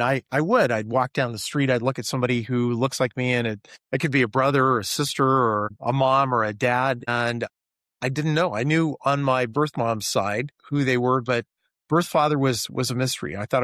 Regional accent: Alaska, United States; When I was growing up in Alaska as a little kid, my dad moved to some different bases and stuff. He was a contractor for the military.

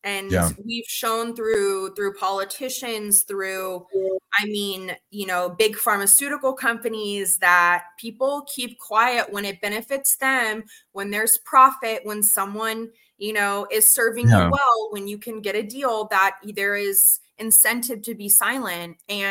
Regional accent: United States; No, I think especially being American, being in America, that fear is a dominant, you know, feeling regarding our media

